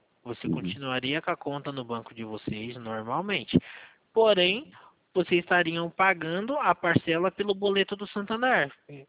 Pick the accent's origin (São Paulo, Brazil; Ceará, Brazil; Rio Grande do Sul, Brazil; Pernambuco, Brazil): São Paulo, Brazil; Eu sou aqui de São Paulo